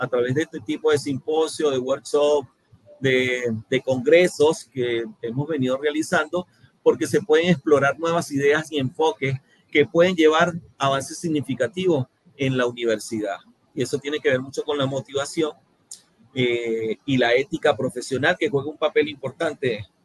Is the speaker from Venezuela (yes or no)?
yes; Venezuela; moved away; Yo soy venezolano, tengo ya 9 años en este hermoso país